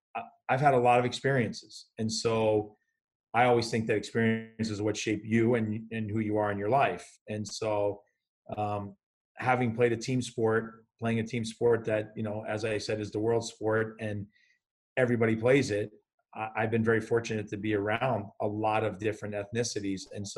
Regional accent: New Jersey, United States; I grew up in Jersey. I was, first off, my parents were foreigners to this country. They're immigrants.

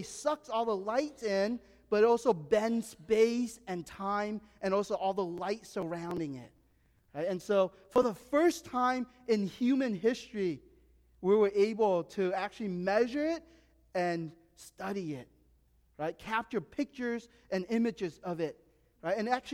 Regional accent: United States; But I'm like, I'm American, right? I want America to win, you know?

